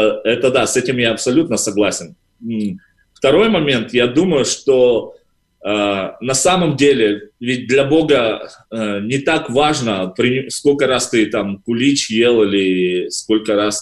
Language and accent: Russian; Kazakhstan; я так раньше и думал, что я мусульманин только потому, что я казах.